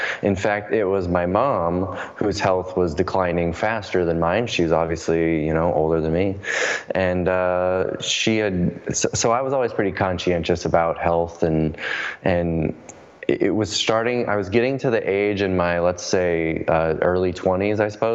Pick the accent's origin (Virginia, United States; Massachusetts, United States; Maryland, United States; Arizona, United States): Arizona, United States; Phoenix; I grew up in Phoenix, Arizona, where I still live today